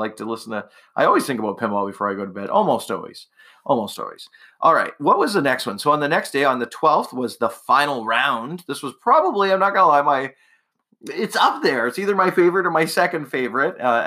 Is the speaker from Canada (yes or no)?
yes; Toronto, Ontario, Canada; No, I was like 2 hours away in London, but you know, I was from Toronto.